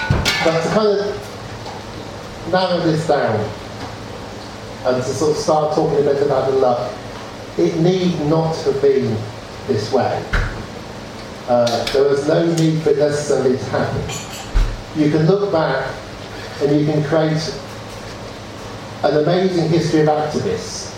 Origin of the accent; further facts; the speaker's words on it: England, United Kingdom; which basically probably is because I'm English